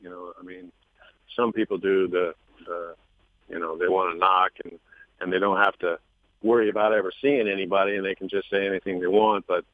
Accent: San Diego, California, United States; because I grew up in San Diego, so I get to stay with mom and dad there

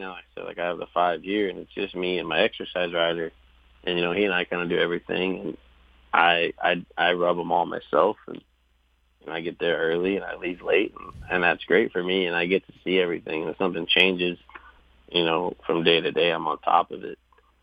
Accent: Evansville, Indiana, United States; Because growing up in Evansville and being at Ellis Park my whole life, you only know those people.

